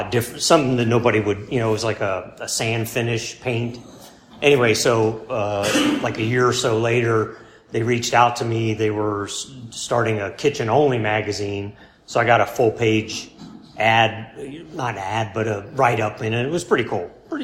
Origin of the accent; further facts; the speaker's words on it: Tampa, Florida, United States; I lived in Polo for 8 years. I grew up in the Tampa, St. Petersburg area.